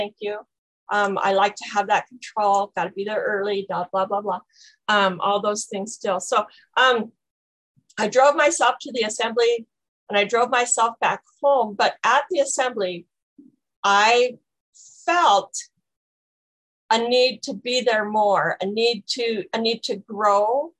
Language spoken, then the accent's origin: English; Montana, United States; I'm from Montana, and I'm a grateful member of the Al-Anon program.